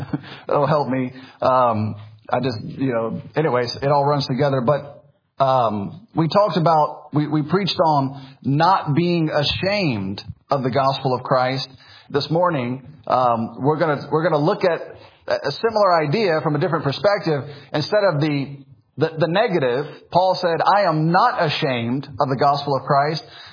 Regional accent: Memphis, Tennessee, United States; born there; All right, so I was born in America. I was born in Memphis, Tennessee.

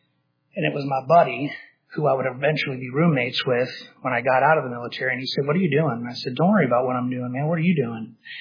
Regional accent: United States; Because I'm American, and I rate to celebrate our birthday.

